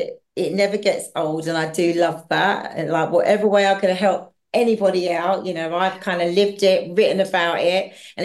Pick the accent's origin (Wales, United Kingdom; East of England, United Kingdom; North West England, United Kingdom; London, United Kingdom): London, United Kingdom; also born or lived in Hackney / Deptford / Brockley; No, I was born in Hackney, but I grew up in Southeast London.